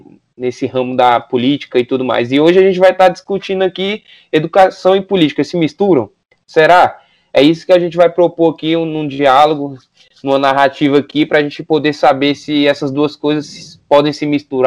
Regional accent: Federal District, Brazil; sou aqui do Distrito Federal

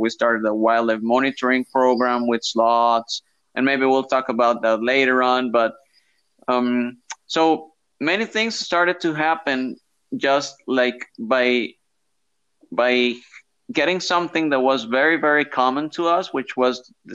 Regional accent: San Jose, San José, Costa Rica; I was born and raised here, so all my life I've lived here. And since I was a kid, I was been very, very close to nature, even though I live in the largest city of Costa Rica, which is San Jose.

